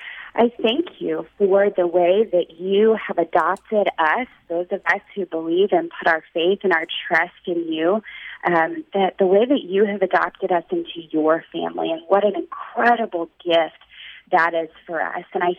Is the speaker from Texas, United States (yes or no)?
yes; Austin, Texas, United States; And I grew up in Austin, and so my parents are still here